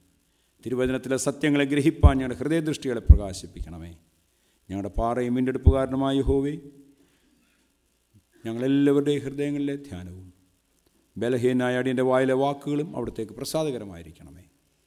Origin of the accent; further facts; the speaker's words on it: Keekozhoor, Kerala, India; ഞാൻ കീക്കുഴൂർ സ്വദേശിയാണ്